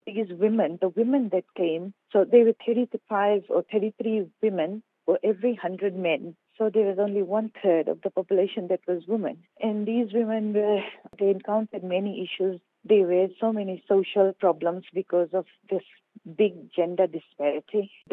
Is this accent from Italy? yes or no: no; Fiji; now in New Zealand; When I moved to New Zealand, I had this identity crisis kind of thing because I was from Fiji, but I felt that I was Indian as well